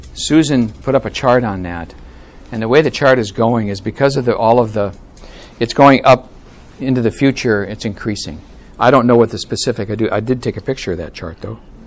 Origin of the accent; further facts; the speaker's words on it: Wisconsin, United States; When I grew up in Wisconsin, it was the Gunderson Lutheran Hospital.